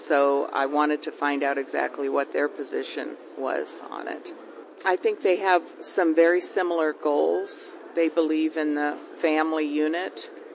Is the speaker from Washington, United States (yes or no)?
no; Indianola, Iowa, United States; I'm from Indianola.